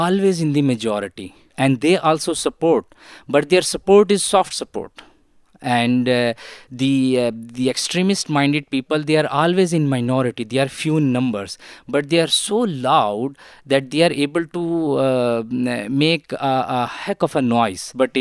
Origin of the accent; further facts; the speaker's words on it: Pakistan; But me, myself, being a Pakistani, I'm responsible for Pakistan.